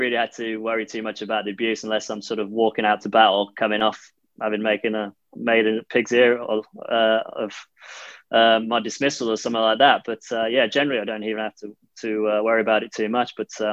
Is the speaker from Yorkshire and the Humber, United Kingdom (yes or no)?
yes; Yorkshire and the Humber, United Kingdom; now in London, United Kingdom; I class myself as a Londoner now, even though. I'm still very much to my roots of being a northerner.